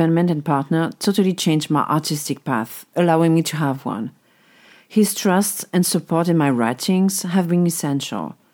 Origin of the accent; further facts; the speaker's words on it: Marseille, Provence-Alpes-Côte d'Azur, France; also born or lived in Toulouse / French Basque region; I was born in Toulouse and grew up in Marseille, while also spending holidays in the French Basque region, where I would move to while still in high school. So I'm from the whole south of France, really.